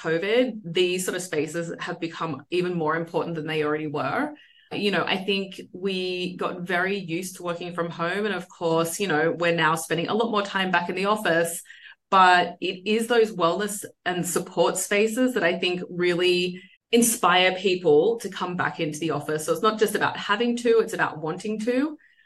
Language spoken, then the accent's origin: English; Australia; moved away as an adult; now in New York, United States; you'll hear that I'm Australian, but so I came to New York 9 years ago, and with an Australian firm.